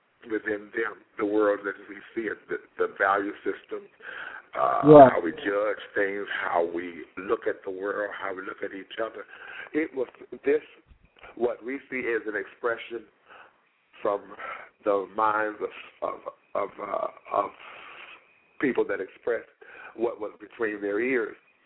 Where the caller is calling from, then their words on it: St. Louis, Missouri, United States; I'm calling from St. Louis, Missouri.